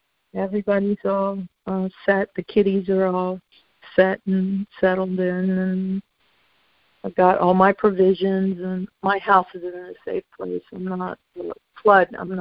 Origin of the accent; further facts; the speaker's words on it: Florida, United States; I mean, I grew up in Florida, and I've been through a lot of storms